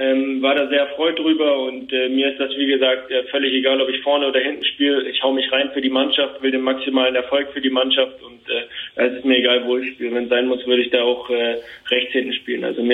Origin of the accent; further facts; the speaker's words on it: Nuremberg, Bavaria, Germany; born there; ich bin in Nürnberg geboren, dazu stehe ich auch, aber dadurch, dass ich schon zu früh zum Kleeblatt gegangen bin, wie du schon sagst, bin ich in diese Kleber-Familie reingewachsen und habe mich hier immer wohlgefühlt und bin zu einem Fürther geworden